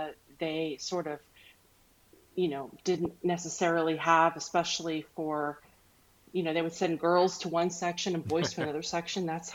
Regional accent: Ohio, United States; born there; Yeah, I was born in Ohio, and but I haven't lived there for a long, long time. But it's the place of my birth.

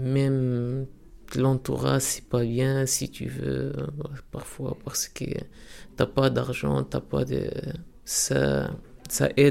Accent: Tunisia; French is a second language; now in France; Ça fait presque 5 ans que je suis venu ici en France en 10 avril 2015 exactement. Ça veut dire 10 avril 2020, je ferme 5 ans et je suis tunisien.

